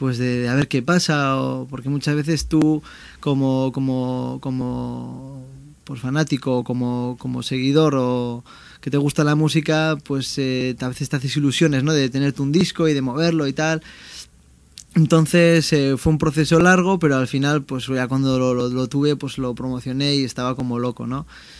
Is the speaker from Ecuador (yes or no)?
no; San Sebastián, Basque Country, Spain; also born or lived in Germany; now in Bilbao, Spain; vivo en Basurto, pero yo soy guipuchi, soy de Donosti, y pues bueno, estuve 4 años viviendo en Alemania